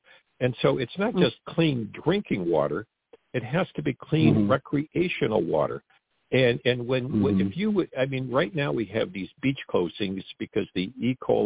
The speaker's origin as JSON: {"language": "English", "region": "Michigan", "country": "United States", "tie": "born or raised there", "said": "the precincts where I grew up in Southern Macomb County."}